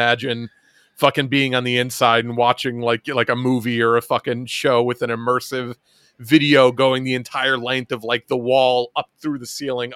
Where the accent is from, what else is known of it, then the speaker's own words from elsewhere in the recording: United States; I'm a man. I'm an American man.